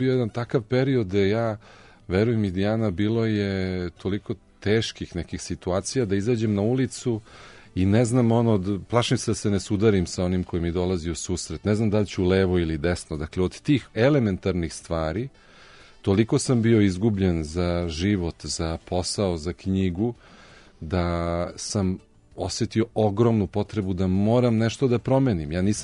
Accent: Belgrade, Serbia; Odrastao sam u Zvezdari, Zvezdarska šuma, Olimp

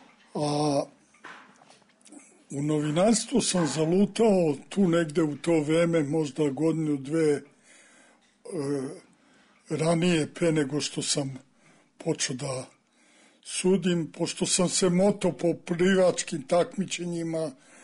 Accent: Belgrade, Serbia; Ja sam odrastao praktično na Kalemegdanu od 45. godine negde. Lunio sam Kalemegdanom i škola mi je bila 50 metara od Kalemegdana, braća Ribar.

